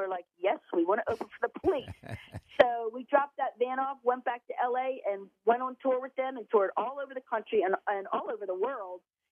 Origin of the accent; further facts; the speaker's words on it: Baltimore, Maryland, United States; I'm from Baltimore.